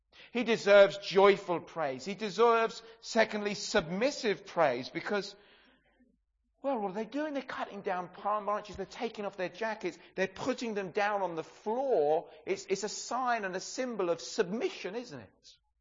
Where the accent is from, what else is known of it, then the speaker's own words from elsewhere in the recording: England, United Kingdom; I know that we're English and everything else.